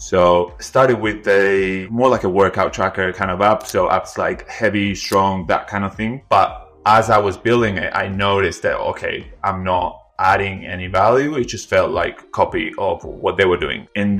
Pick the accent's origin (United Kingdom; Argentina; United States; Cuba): Argentina; English is a second language; moved away as an adult; now in Australia; I grew up in Argentina.